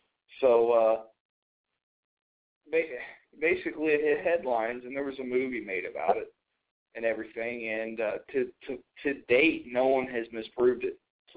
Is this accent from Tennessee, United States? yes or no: no; Marengo, Ohio, United States; also born or lived in Columbus; I was born in Columbus, Ohio, and I moved to Marengo, Ohio